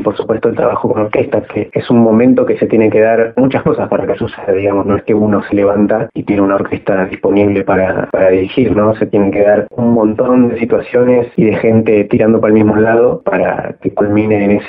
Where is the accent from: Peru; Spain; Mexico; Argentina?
Argentina; Esquel, Chubut; Nací y me crié en Esquel y bueno, mi interés por la música ya surgió desde temprana edad.